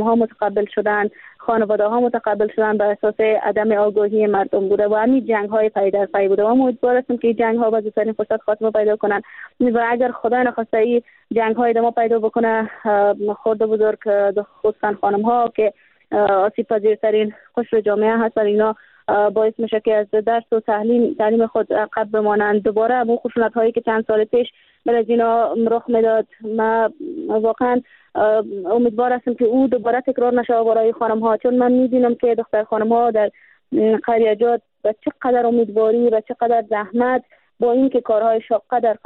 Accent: Afghanistan; برای مردم هم به ولسواریم قریم و به ولایتم و به کل افغانستان ما بتونم که یک حامی باشم

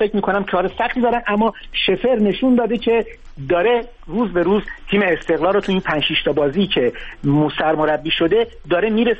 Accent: Iran; به عنوان یه ورزشی، به عنوان یه ایرانی

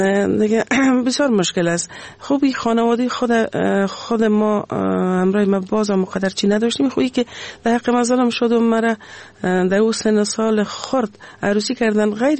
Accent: Afghanistan; همین ما شما افغان هستیم، مسلمان هستیم،

